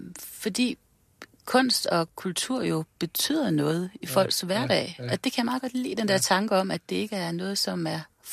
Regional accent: Aalborg, North Denmark Region, Denmark; Jeg er jo født og opvokset i byen.

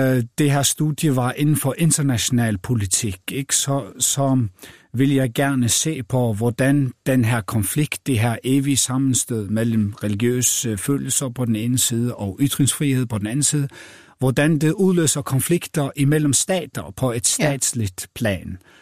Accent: Faroe Islands; Jeg er født og opvokset på Færøerne.

